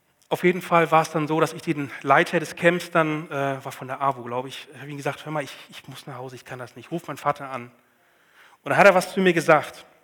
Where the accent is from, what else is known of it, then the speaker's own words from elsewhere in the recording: Northern Germany, Germany; ich komme aus dem Norden und im Norden ist es manchmal nass